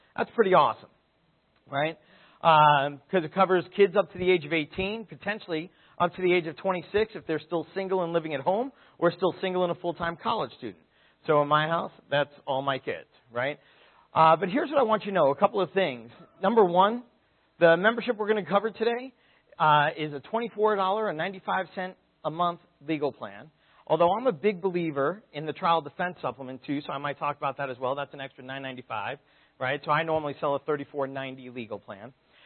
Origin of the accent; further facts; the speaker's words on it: Brooklyn, New York, United States; So, I grew up in Brooklyn. Anyone else a transplant to the West? All right, a few of you. Fantastic. I grew up in Brooklyn and ended up working on Wall Street for a few years